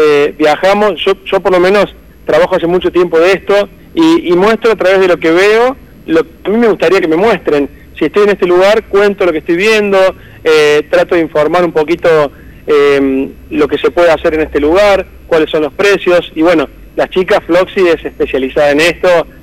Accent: Córdoba, Argentina; now in Buenos Aires, Argentina; soy cordobés. Soy cordobés, vivo en Buenos Aires hace 16 años, pero soy de Córdoba y así decimos allá.

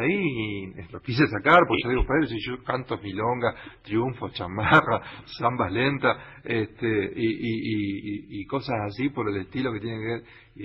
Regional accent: General Madariaga, Buenos Aires Province, Argentina; vengo de la provincia de Buenos Aires, de General Madariaga

